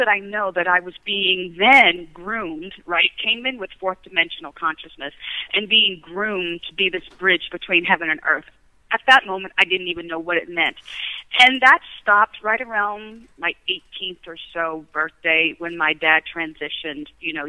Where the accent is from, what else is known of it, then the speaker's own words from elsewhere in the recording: New Jersey, United States; I have to go back to when I was 12, quite honestly. growing up in South Jersey on 5 acres in the middle of the woods.